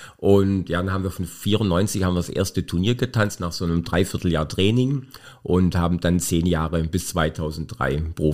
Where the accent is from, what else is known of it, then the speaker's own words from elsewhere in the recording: Baden-Württemberg, Germany; Ich bin ein Oberschwabe, ja.